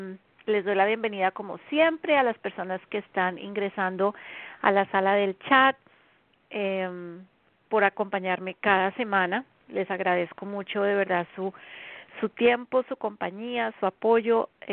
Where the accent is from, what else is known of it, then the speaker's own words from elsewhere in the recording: Colombia; born there; Son las 8 de la noche en mi país natal, Colombia.